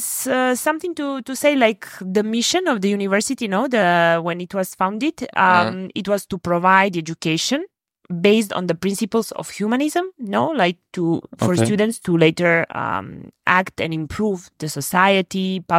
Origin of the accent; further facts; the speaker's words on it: Belgrade, Serbia; moved away as an adult; So, I'm from Serbia, from Belgrade. I have been living here for 13 years now. I studied languages, I studied philology in Belgrade, then I came here to do my master studies